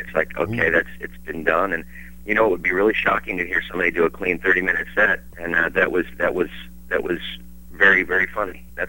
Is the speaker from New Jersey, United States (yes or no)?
yes; New Jersey, United States; Down south, I'm from Jersey, whatever.